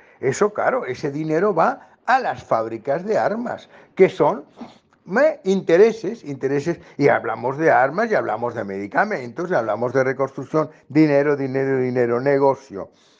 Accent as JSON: {"language": "Spanish", "region": "Canary Islands", "country": "Spain", "said": "los primeros que recibimos el bombazo, los primeros que alcanzamos somos la gente de Canarias."}